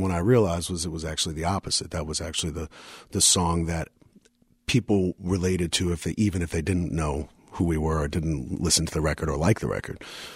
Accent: New York City, New York, United States; And it just made sense to me as a New Yorker. It was just something I didn't question. This was what was happening now. This was my city.

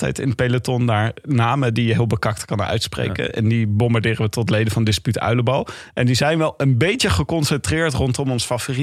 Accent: Leiden, South Holland, Netherlands; Ik kom uit Leiden. En ik ben ook voormalig korpsstudent.

